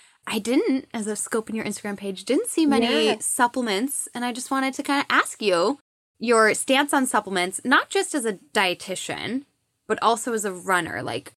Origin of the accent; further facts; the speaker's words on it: Massachusetts, United States; although I grew up in Massachusetts, I've been living in southern states for a while now.